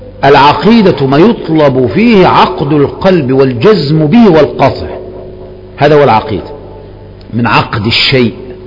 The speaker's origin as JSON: {"language": "Arabic", "country": "Egypt", "said": "مصري، ما احنا مصريين بقى لازم نجيب"}